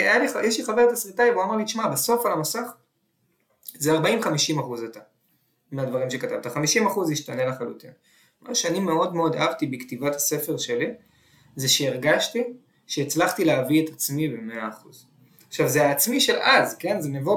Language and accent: Hebrew; Tel Aviv, Tel Aviv District, Israel; אני גדלתי בצפון תל אביב